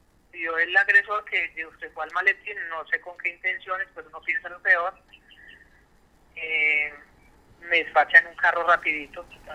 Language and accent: Spanish; Riosucio, Caldas, Colombia; Sí, yo soy de aquí de Río Seco Caldas.